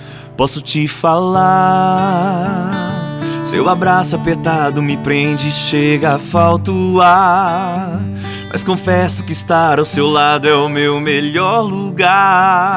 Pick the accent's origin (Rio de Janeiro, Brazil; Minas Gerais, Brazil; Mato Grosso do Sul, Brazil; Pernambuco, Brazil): Mato Grosso do Sul, Brazil; Campo Grande; also born or lived in São Paulo; now in Goiânia, Brazil; eu vim de Campo Grande para São Paulo. E fiquei de 2015 até o ano passado, em São Paulo mesmo